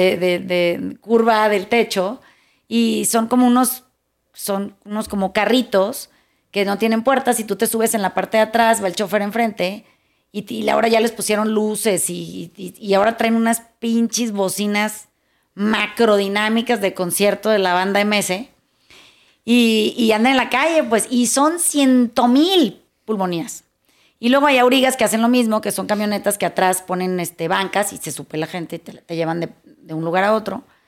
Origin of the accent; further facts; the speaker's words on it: Mazatlán, Sinaloa, Mexico; los que somos de Mazatlán entendemos perfectamente bien que se ha estado saliendo de control el tema del ruido